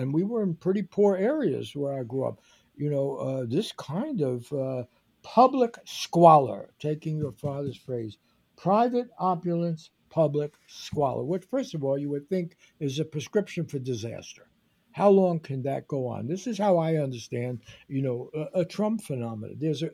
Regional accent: Bronx, New York, United States; born there; I was born in 1936, and as a little kid, my father took me down to the Bowery. I was born in the Bronx, and my father lost his job when I was born.

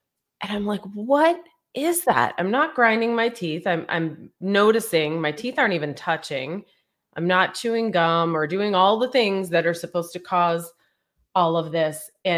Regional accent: Northeast, United States; I grew up Irish Catholic in the Northeast.

